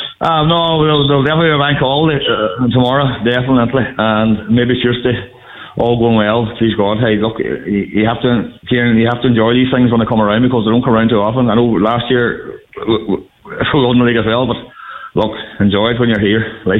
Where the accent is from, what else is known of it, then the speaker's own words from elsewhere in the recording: Letterkenny, Ulster, Ireland; I'm originally from Letterkenny